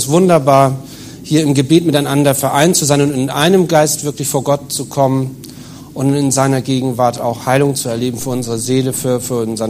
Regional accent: Hamburg, Germany; ich komme aus Hamburg

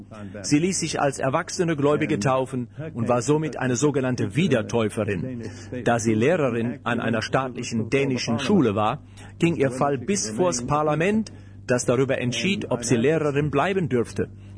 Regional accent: United Kingdom; Ich stamme aus Großbritannien. Ich kann euch sagen, dass die Briten auch ihre Vorurteile haben. In meiner Kindheit bekam ich viele davon mit auf den Weg.

